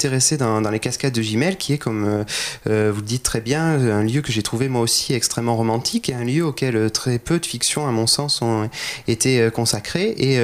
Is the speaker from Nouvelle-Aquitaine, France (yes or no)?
yes; Nouvelle-Aquitaine, France; comme je suis moi-même historien de formation, c'est vrai que c'est quelque chose que j'avais envie de fournir un petit peu à ma région d'origine, une sorte de mythologie limousine